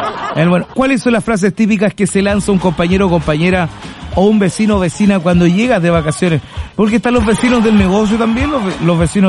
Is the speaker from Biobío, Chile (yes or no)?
yes; Carampangue, Biobío, Chile; Yo soy de Carampangue, pero ese día me quedé en Conce.